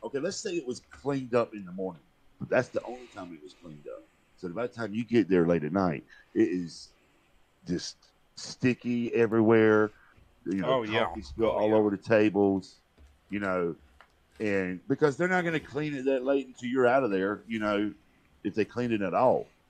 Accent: the South, United States; I ordered some grits because I'm a Southerner, and that's what we do.

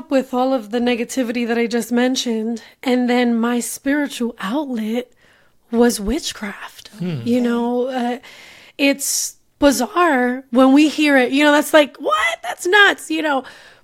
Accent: Brooklyn, New York, United States; I grew up in Brooklyn, New York, and in a predominantly Latin neighborhood.

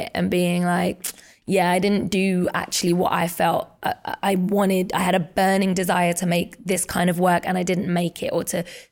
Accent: United Kingdom; And for me, as a Brit, I think on both sides of my family

